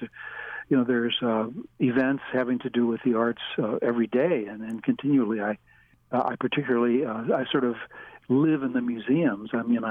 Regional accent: St. Louis, Missouri, United States; also born or lived in New York City; Actually, I'm from St. Louis, Missouri. That's why I'm a St. Louis Cardinals fan.

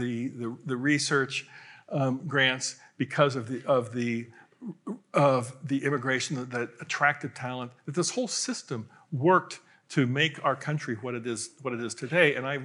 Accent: Midwest, United States; I grew up in the rural Midwest. Maybe it would not be compelling when I go back to my hometown.

